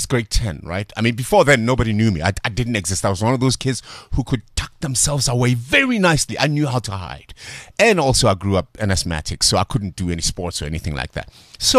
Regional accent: Atteridgeville, Gauteng, South Africa; I come from Atrisville, an area called Matevilin.

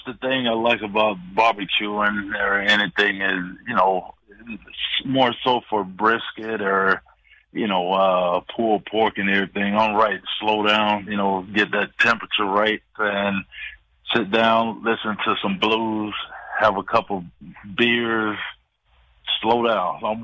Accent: the South, United States; Well, you know, I'm from the South, so that's where I start with charcoal.

